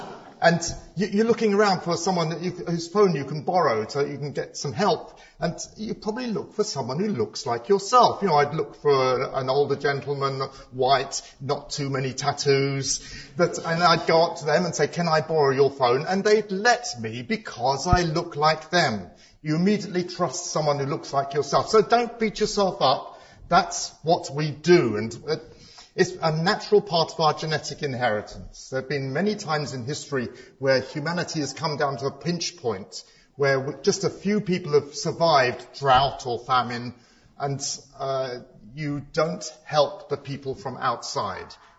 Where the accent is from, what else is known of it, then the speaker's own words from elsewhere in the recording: United Kingdom; born there; My father was born in Hong Kong. I was born here. I'm British.